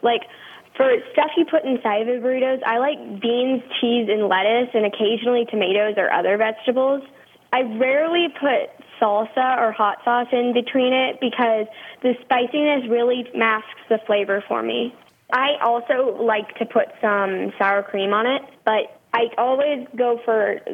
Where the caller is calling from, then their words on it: Fort Worth, Texas, United States; I'm 11 years old and I'm calling from Fort Worth, Texas.